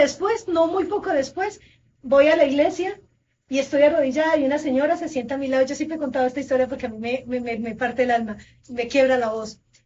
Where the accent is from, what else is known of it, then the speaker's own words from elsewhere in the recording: Colombia; now in United States; yo soy colombiana, radicada en Estados Unidos. Yo primero viví acá, yo no sé si 5 o 6 años, yo regresé a Colombia 2 años y medio y ya llevo 3 nuevamente acá.